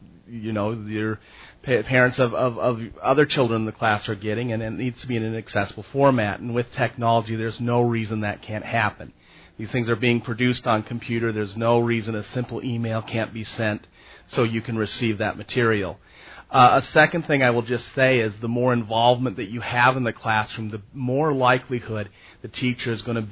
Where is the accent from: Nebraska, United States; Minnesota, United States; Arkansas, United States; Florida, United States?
Minnesota, United States; Minneapolis; I'm from Minneapolis, Minnesota, and my wife and I are blind parents.